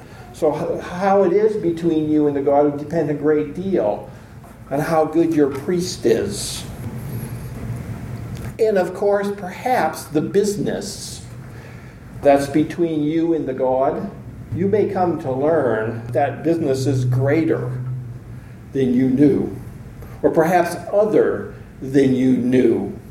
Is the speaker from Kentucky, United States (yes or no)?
no; California, United States; We're from Southern California. What are we supposed to do?